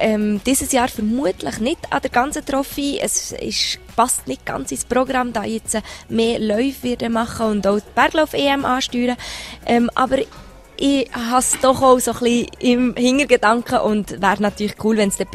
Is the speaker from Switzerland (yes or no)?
yes; Switzerland; im Wallis einerseits und andererseits im Berner Oberland dürfen eine Botschafterin sein. Es ist so ein meine Heimat und dort fühle ich mich wohl